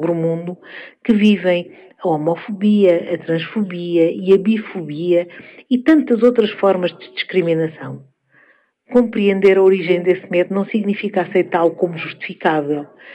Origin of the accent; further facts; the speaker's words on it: Guarda, Centro, Portugal; also born or lived in Germany; Sou portuguesa, nascida e criada em Portugal, numa família tradicional, da guarda, cresci com referências muito próprias sobre o que era o normal, o adequado ou o aceitável. Mas quando vivi na Alemanha